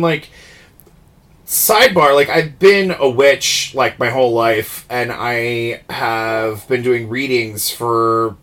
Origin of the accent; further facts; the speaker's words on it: New Jersey, United States; also born or lived in Tucson, Arizona; So basically, I was born in Tucson, Arizona. I was there for a while. I mainly went to like high school in Jersey, in South Jersey by the shore, or Central Jersey by the shore.